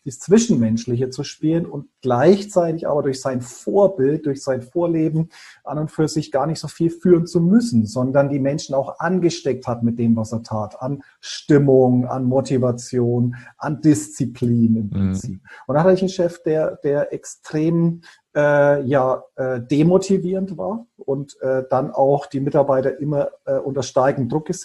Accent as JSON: {"language": "German", "town": "Bayreuth", "region": "Bavaria", "country": "Germany", "tie": "born or raised there", "said": "Ja, ich bin in Bayreuth aufgewachsen, also waschechter Franke."}